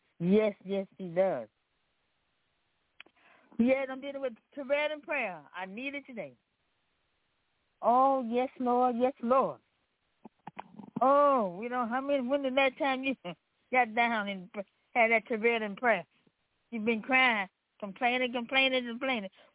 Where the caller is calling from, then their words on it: Memphis, Tennessee, United States; Yeah, this is, I'm coming from Memphis, Tennessee.